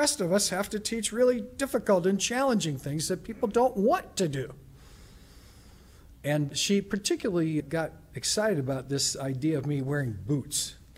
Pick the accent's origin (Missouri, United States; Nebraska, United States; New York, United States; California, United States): Missouri, United States; St. Louis; he was talking about the city of St. Louis. And I actually did dare to say to him, "This is my hometown.